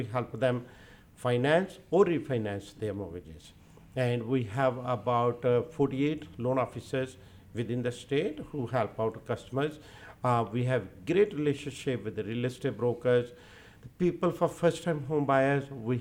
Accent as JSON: {"language": "English", "country": "India", "said": "So the gold coins, like, I'm from India."}